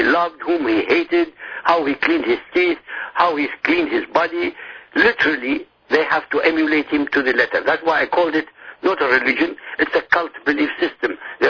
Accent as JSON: {"language": "English", "country": "Iraq", "tie": "born there", "first_language": "Arabic", "second_language": "English", "said": "I was born in Iraq. My language is Arabic, my mother tongue."}